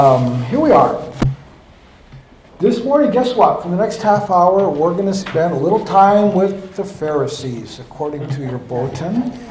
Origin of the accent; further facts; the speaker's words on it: Hawaii, United States; born there; I was born in Hawaii.